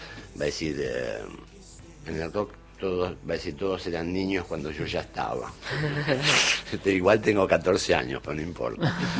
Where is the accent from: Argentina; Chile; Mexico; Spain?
Argentina; nos identifica como argentinos